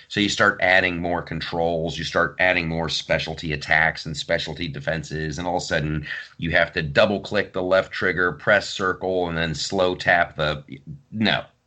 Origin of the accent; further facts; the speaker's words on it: Ohio, United States; accent: Southern Ohio; you'll see a late 90s me with my Southern Ohio accent.